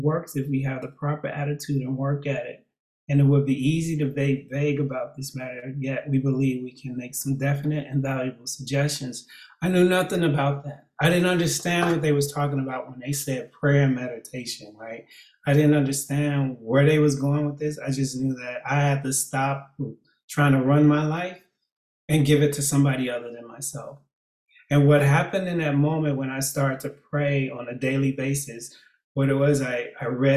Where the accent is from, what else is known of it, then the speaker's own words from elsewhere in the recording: Chicago, Illinois, United States; I'll give you all a little background. I grew up here in Chicago. I'm the oldest of 10